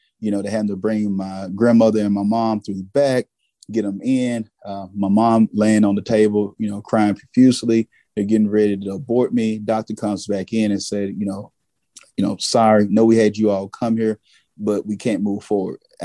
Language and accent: English; Texas, United States; accent: Southern drawl; Northeast Texas, man. Country. You know, you can hear the Southern drawl like … in my voice or whatnot, Southern gent. But with that being said, I grew up in a rural area